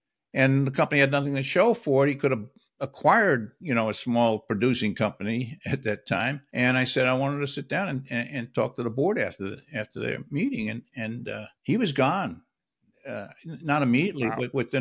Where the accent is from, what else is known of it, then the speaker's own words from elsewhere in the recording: Brooklyn, New York, United States; I grew up in Brooklyn, New York. Father was a blue collar person.